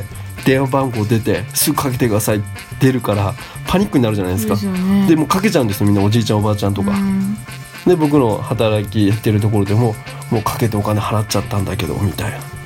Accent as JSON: {"language": "Japanese", "region": "Kyushu", "country": "Japan", "said": "僕ら、まあ、九州ですけども出身で"}